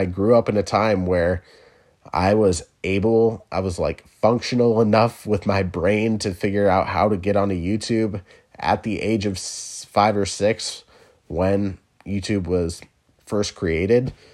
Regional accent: Midwest, United States; He makes, like, Midwest TikToks. I'm from the Midwest, so I love shit like that.

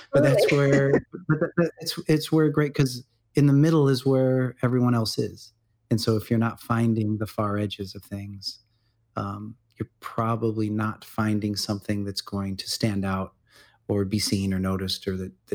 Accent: Midwest, United States; I grew up in the Midwest. So there's even more of a culture of being careful in a way.

